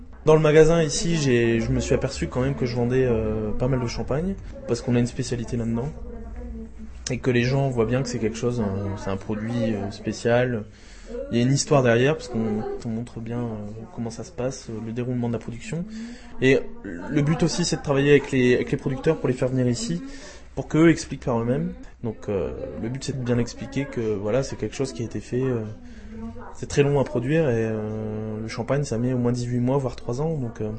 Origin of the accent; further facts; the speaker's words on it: France; now in Prague, Czech Republic; Je pense que le contact passe bien quand on est étranger, qu'on est français, qu'on vend un produit français, c'est très sympa.